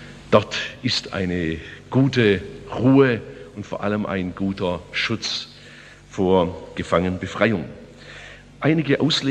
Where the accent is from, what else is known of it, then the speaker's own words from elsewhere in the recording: Germany; Ich habe zwei Staatsangehörigkeiten. Ich bin Deutscher.